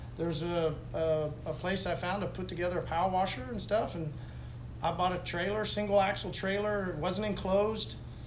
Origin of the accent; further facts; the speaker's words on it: Tulsa, Oklahoma, United States; I grew up here in Tulsa. I grew up in a very conservative Southern Baptist home.